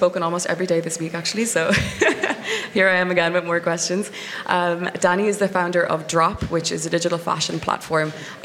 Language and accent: English; Ireland; I'm Irish, if you couldn't tell from my accent.